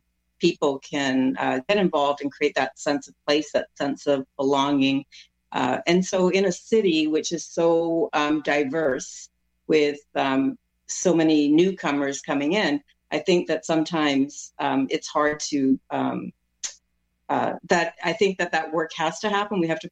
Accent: Vancouver, British Columbia, Canada; born there; now in Burnaby, Canada; I was born in Vancouver and moved to Burnaby in probably about 25 years ago, right?

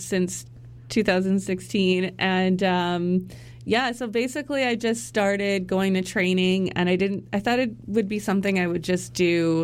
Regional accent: Edson, Alberta, Canada; I'm from Edson, Alberta, a small town in Alberta.

